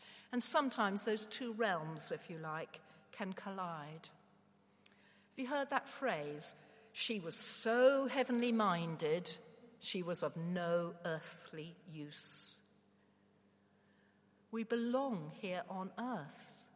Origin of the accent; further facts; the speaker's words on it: Nottingham, East Midlands, United Kingdom; born there; also born or lived in Africa; now in Bristol, United Kingdom; Or do I say I come from Africa because that's where I was brought up? Or do I say I come from Nottingham? That's where I was born. But I only lived there for 8 weeks till we moved.